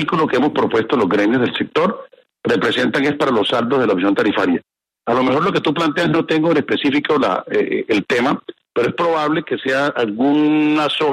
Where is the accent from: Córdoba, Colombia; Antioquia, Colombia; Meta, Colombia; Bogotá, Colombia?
Córdoba, Colombia; Lorica; yo también soy de provincia. Yo provengo de Lorica, Córdoba, de una ciudad pues de la región Caribe, donde también hay bastantes usuarios vulnerables.